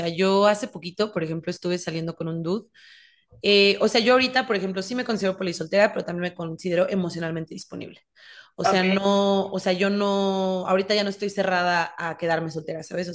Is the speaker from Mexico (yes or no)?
yes; Mexico; moved away; yo cuando me fui de México traje el corazón roto